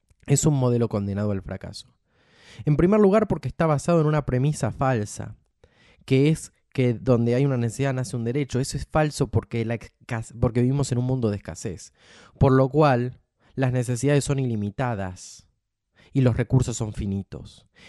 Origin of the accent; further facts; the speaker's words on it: Argentina; a mí como persona argentina de 24 años me ha atravesado muchísimo. Ustedes piensen que yo pasé mucho de ese periodo en la Argentina